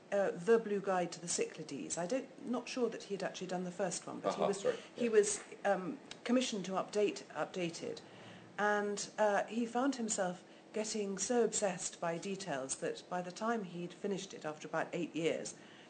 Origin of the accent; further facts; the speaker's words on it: England, United Kingdom; And being very English, I don't really suit baking on the beach.